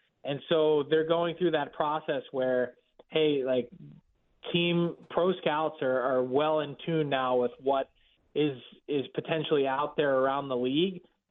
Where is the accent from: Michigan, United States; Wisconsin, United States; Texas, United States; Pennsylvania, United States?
Pennsylvania, United States; Philadelphia; I mean, I'm from Philly, so I know what the reaction would be like in my town.